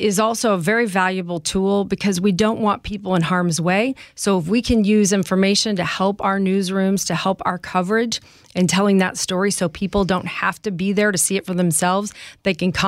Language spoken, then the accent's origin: English; Chicago, Illinois, United States; We'd lived in homes our entire life in the Midwest. We came from Chicago.